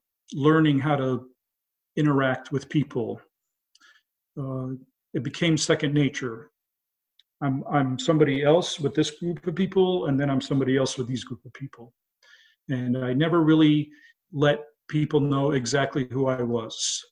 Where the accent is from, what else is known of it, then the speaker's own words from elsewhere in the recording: Iran; So as a seven-year-old and in my teenage years, I grew up in Iran.